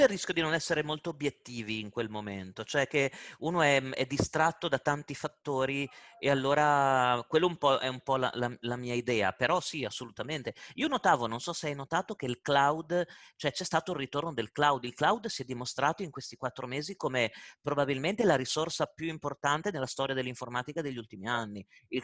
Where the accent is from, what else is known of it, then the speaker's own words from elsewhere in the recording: Emilia-Romagna, Italy; io sono emiliano di origine, vengo dal tessuto della micro, piccola e media impresa.